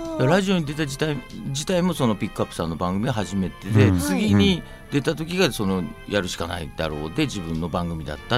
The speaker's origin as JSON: {"language": "Japanese", "region": "Kanto", "country": "Japan", "said": "私関東の人間で知り合いもそんなにいないんで"}